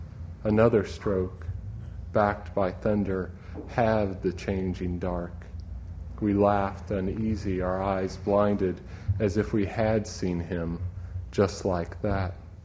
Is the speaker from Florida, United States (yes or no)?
no; Kansas City, Missouri, United States; I grew up in Kansas City, but behind our house was a field that I don't think the developers have gotten to yet.